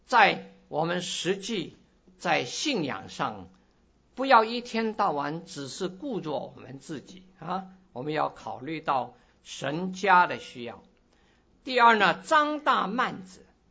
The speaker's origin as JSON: {"language": "Chinese", "country": "China", "said": "我们中国人说水到渠成"}